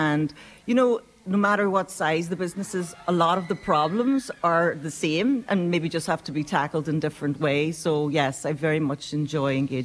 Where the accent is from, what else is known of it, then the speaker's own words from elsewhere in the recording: Ulster, Ireland; Well, because I'm born and bred in Donegal.